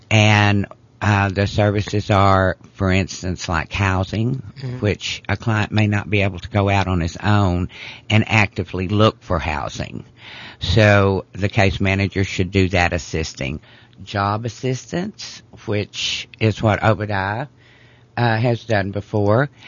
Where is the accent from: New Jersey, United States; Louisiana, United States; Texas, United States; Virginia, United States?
Texas, United States; I am originally from Texas.